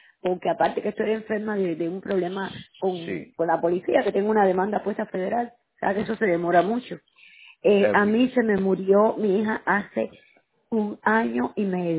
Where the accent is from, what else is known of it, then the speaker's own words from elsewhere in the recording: Cuba; moved away; vine de Cuba